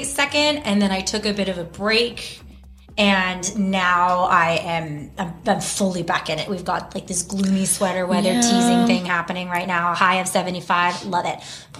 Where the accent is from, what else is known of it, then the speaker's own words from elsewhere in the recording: Texas, United States; And I grew up in Texas, so same thing.